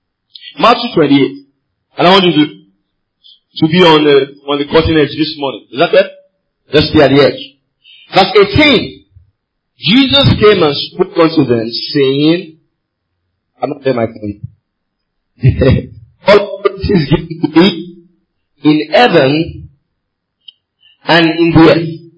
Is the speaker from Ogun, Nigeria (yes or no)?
yes; Ogun, Nigeria; And me, I am from Ijebu. In Ijebu, we are stingy.